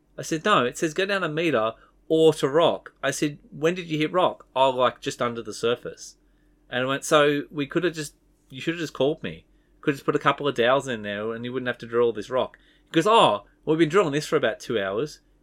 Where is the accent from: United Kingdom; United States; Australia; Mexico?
Australia; I'm using metric people because I'm Australian.